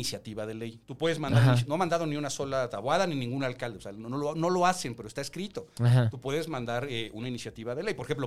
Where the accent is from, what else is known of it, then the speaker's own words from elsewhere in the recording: Tlalpan, Mexico City, Mexico; born there; No, nací en Tlalpan, en la carretera Cuernavaca, en San Pedro Mártir, pero ya cuando crecí y empecé a trabajar, me mudé a la Narvarte. Bueno, primero a la Escandón y luego a la Narvarte.